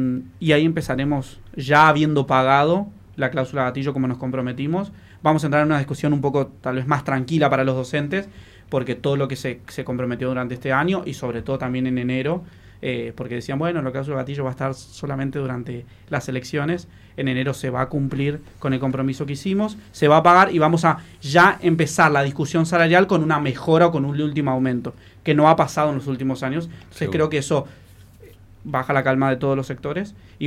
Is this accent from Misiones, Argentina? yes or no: no; Presidencia Roque Sáenz Peña, Chaco, Argentina; los dos somos de Esas Peñas.